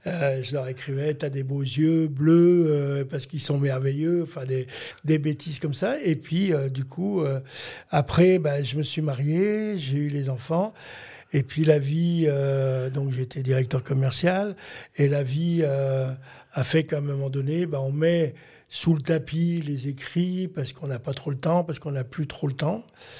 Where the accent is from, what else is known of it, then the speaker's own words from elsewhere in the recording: Lyon, Auvergne-Rhône-Alpes, France; born there; je suis né à Lyon il y a cette année 66 ans. J'ai navigué sur toute la région lyonnaise. Et puis, je suis sur la région de Bouchet maintenant, depuis un an, avec ma compagne.